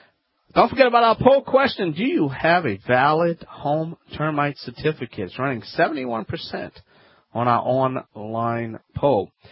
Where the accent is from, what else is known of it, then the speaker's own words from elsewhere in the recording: Louisiana, United States; I'm the Cajun man from the Bayou Line, a licensed, tested contractor.